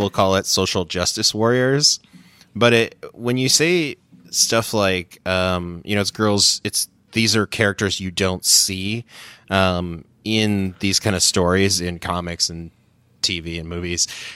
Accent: Cleveland, Ohio, United States; You know, like I knew all kinds of different people, you know, growing up outside of Cleveland.

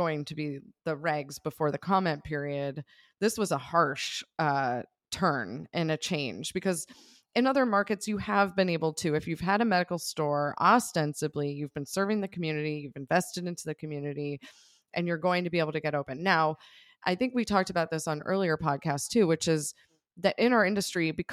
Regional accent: Buffalo, New York, United States; and by the way, growing up in Buffalo, New York, this really chafe

